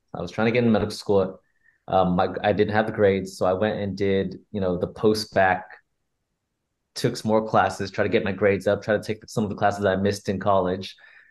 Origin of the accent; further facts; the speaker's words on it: San Jose, California, United States; My parents owned restaurants up in the Bay Area. So I grew up in San Jose.